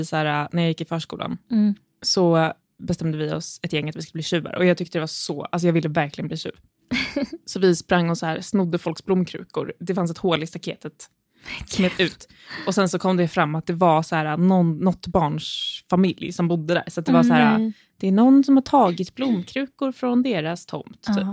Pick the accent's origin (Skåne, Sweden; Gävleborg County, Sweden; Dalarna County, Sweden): Gävleborg County, Sweden; Gävle; born there; Ja, det är rätt. Jag är född i Gävle.